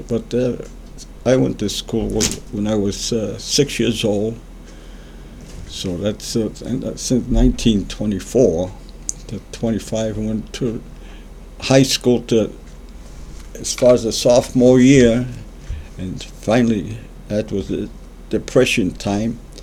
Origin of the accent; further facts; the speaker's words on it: Webster, Massachusetts, United States; I was born in Webster, Massachusetts in 1918, and I've been living there with my mother